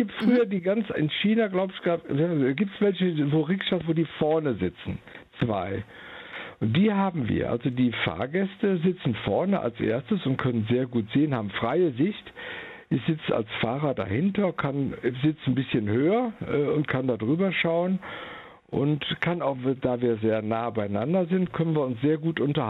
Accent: Hattingen, North Rhine-Westphalia, Germany; und wollte die Idee nach meiner Heimatstadt Hattingen bringen.

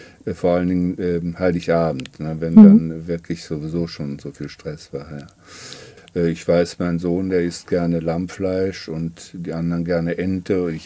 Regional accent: Kleve, North Rhine-Westphalia, Germany; in Kleve, meiner Heimatstadt, wo ich das elterliche Haus übernommen habe

